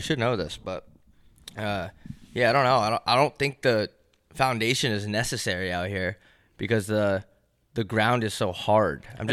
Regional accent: New York, United States; I'm nah, I'm not from here. I'm from New York.

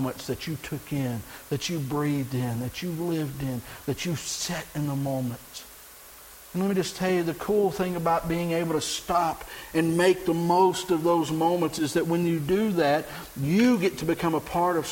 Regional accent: Texas, United States; Growing up in Texas, everybody had to learn Spanish.

